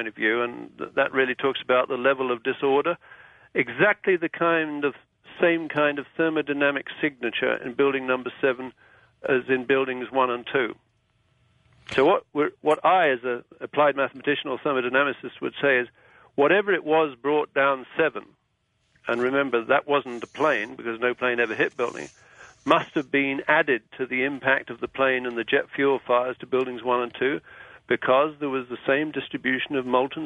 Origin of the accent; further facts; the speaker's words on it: United Kingdom; Now, I consider myself, well, I am British.